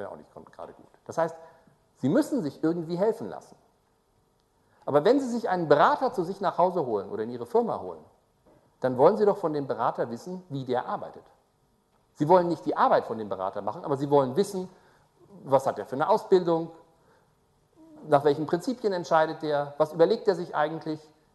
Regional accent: Braunschweig, Lower Saxony, Germany; ich komme aus Braunschweig, das ist gleich neben Wolfsburg, ja.

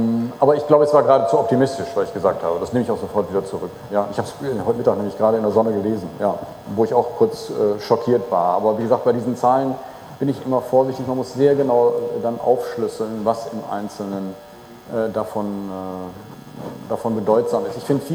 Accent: Netherlands; wenn erst meine Heimat, die Niederlande, bis zur deutschen Grenze im Wasser steht

